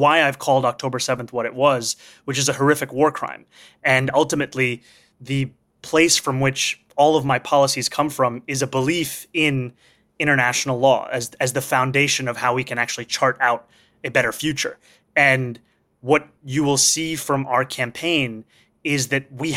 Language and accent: English; New York City, New York, United States; I grew up in Morningside Heights, would go to Absolute Bagels, rest in peace, best bagel place in New York City.